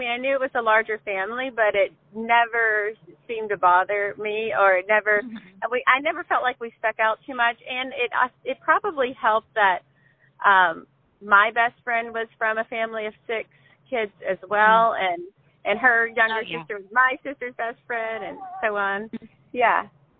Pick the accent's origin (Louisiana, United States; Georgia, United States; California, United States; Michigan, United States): Louisiana, United States; also born or lived in Wheeling, West Virginia; now in Longview, United States; I'm originally from Louisiana, but we've lived the last 18 years in Wheeling, West Virginia, and just moved back to the South area.